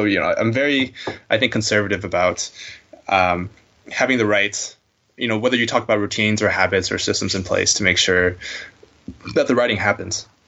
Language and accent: English; Florida, United States; I'm the first generation child of fresh off the boat parents. And so, but where I went to school, I'm from Florida in the United States, which is, you know, mostly pretty uniform culturally.